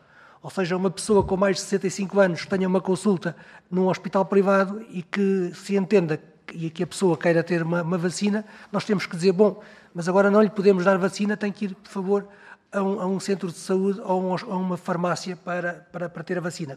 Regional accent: Portugal; somos portugueses, estamos em Portugal, temos atividade privada

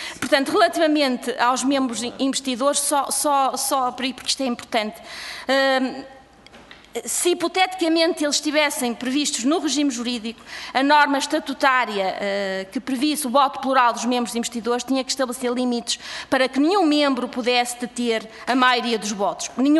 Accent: Portugal; sou portuguesa

